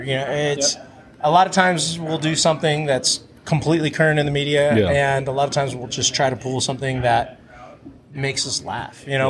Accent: Hawaii, United States; I grew up in Hawaii, so for me, any kind of island flavors, any kind of Caribbean flavors, things like that, that's what we gravitate to.

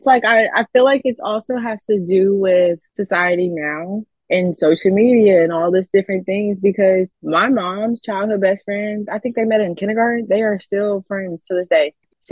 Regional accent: Auburn, United States; Like I grew up in Auburn and all my like high school friends are still in Auburn.

